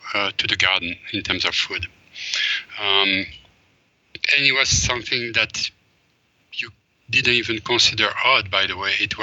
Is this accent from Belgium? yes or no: yes; Belgium; moved away as an adult; growing up in Belgium, I would say 80% of the forests of Belgium are completely gone due to two things, urban expansion and agriculture.